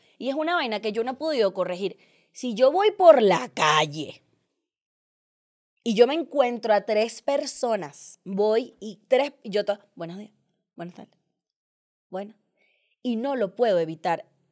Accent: Venezuela; es que yo soy venezolana, y nosotros cuando la gente viene, nosotros la saludamos.

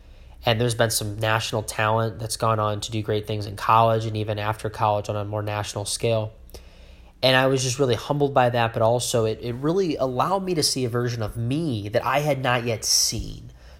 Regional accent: Dubuque, Iowa, United States; also born or lived in St. Louis; And grew up in Dubuque, Iowa, where I originate now. I was born in St. Louis, Missouri. I only lived there for about 6 months to a year. And then my parents moved to Dubuque.

